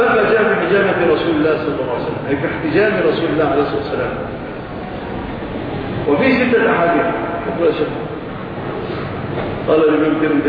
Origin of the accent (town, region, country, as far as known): Egypt; also born or lived in Yemen